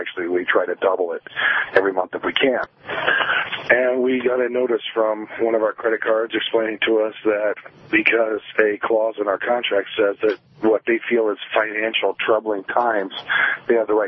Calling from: Riverview, Michigan, United States; Hey, Pete. I'm calling from Riverview.

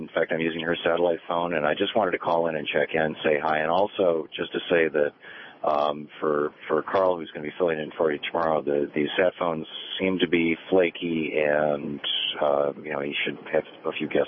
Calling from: Juba, Central Equatoria, South Sudan; I'm calling from Juba in the south of Sudan, near to Darfur.

